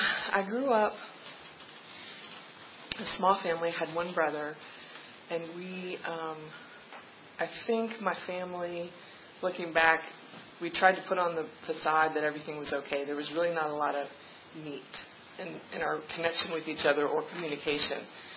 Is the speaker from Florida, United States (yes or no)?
no; Virginia, United States; I grew up in Fluviana County. Some of you may have heard of that. They like their beer, and I like my beer.